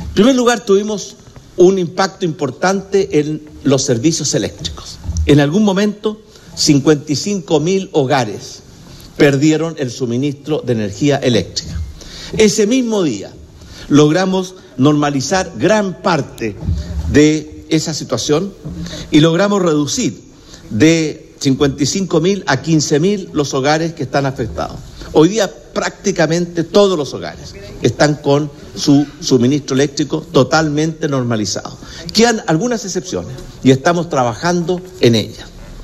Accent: Chile; Yo tengo grabado en la cabeza, como muchos chilenos

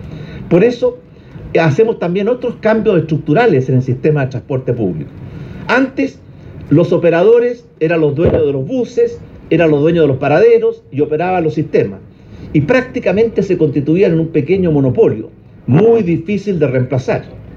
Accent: Chile; como los chilenos queremos, merecemos y vamos a tener.

